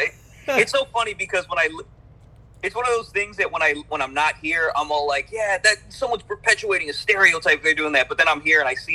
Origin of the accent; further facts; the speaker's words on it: Inglewood, California, United States; I lived in Los Angeles most of my life. I'm from Inglewood, California.